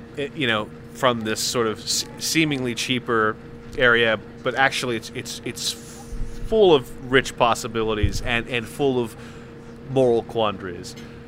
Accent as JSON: {"language": "English", "country": "United States", "tie": "born or raised there", "said": "the world that we grew up in America is inconceivable to live that way"}